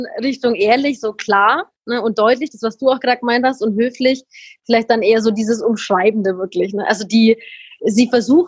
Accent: Bavaria, Germany; bei uns in Franken sagt man, spinnerte 5 Minuten.

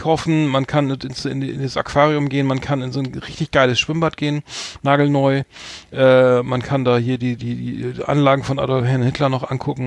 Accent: Northern Germany, Germany

